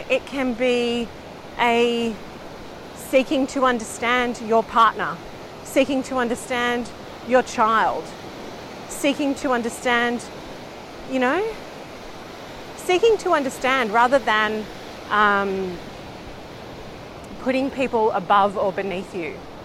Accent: Melbourne, Victoria, Australia; growing up in Melbourne, I remember just, you know, having

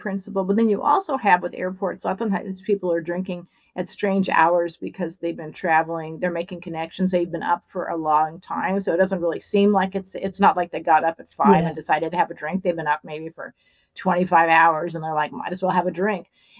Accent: San Diego, California, United States; And I grew up in San Diego, which is kind of at the far southwestern corner of the U.S.

